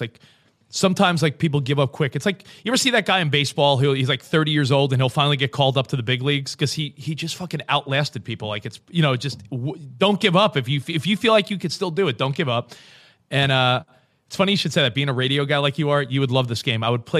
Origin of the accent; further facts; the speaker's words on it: New York, United States; now in Los Angeles, United States; I'm a New Yorker and we've been out here like 5 years. So I feel saying LA is inaccurate because she's so Texas and I'm so New York.